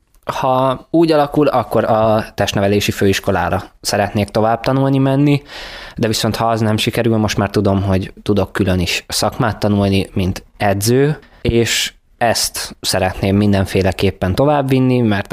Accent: Budapest, Hungary; now in Kiskunhalas, Hungary; én szeretem a vidéki életet is, de viszont mellette nagyon szeretem a pesti életet is, nagyon szeretem a nyüzsgést, én ugye ebben nőttem föl.

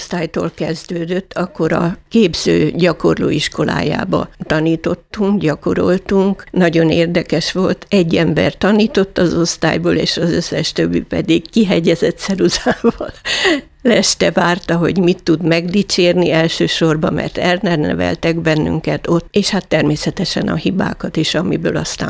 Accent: Kiskunhalas, Bács-Kiskun, Hungary; Én Halason jártam iskolába, a Szűcs József akkor központi általános iskolába.

